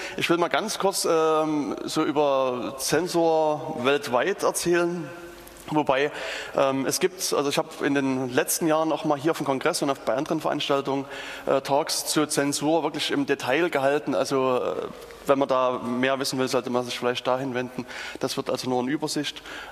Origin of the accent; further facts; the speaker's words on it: Jena, Thuringia, Germany; ich selbst, ich komme aus Jena